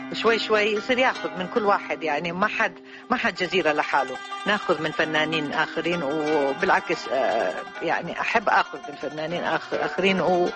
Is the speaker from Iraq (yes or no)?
yes; Baghdad, Baghdad Governorate, Iraq; moved away; من سنة 71 من طلعت من بغداد وهو كله تنقل